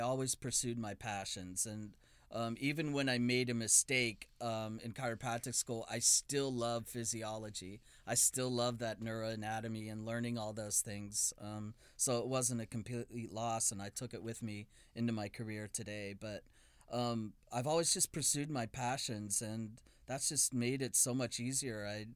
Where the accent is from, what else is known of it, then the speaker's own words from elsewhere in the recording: Fox Chapel, Pennsylvania, United States; Pittsburgh, Pennsylvania, a suburb of Pittsburgh called Fox Chapel.